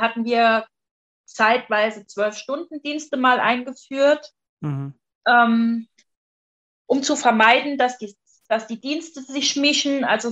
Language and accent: German; Saarland, Germany; ich bin aus dem Saarland und arbeite im stationären Bereich, also im Pflegeheim.